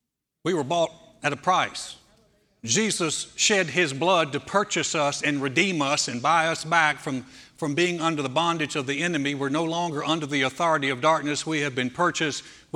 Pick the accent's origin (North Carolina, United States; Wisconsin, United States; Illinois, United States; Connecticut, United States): North Carolina, United States; moved away; Honestly, I came from North Carolina. I've never seen a state that's more proud of being a state than Texas, ever.